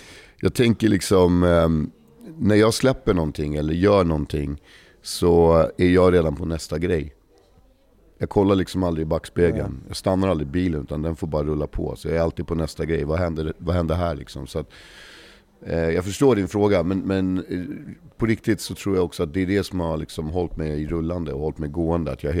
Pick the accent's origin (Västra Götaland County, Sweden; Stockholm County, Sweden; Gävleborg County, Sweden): Stockholm County, Sweden; Stockholm; Jag växte upp här på Söder